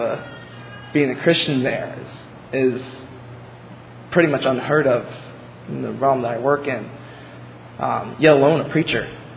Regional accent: Ohio, United States; I'm from Ohio.

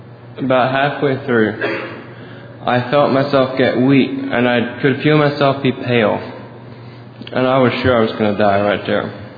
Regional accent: Barnett, Missouri, United States; I'm from Barnett, Missouri.

